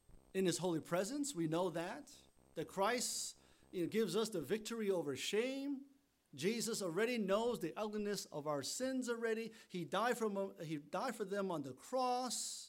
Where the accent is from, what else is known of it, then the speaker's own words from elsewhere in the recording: Taiwan; now in New York City, United States; growing up in Taiwan as a kid, and as a toddler, going to kindergarten